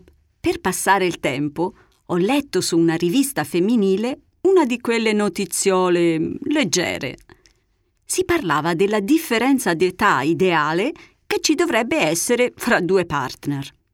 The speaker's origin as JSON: {"language": "Italian", "region": "Tuscany", "country": "Italy", "said": "Da toscana quale sono, posso confermarvi che è vero."}